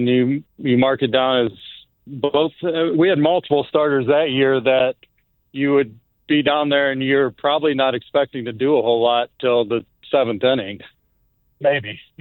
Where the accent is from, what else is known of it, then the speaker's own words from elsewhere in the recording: St. Louis, Missouri, United States; I grew up in St. Louis, and this is my rookie year.